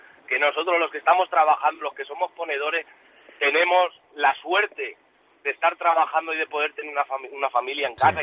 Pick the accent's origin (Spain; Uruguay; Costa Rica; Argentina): Spain; Yo soy un ponedor español, me quedo aquí.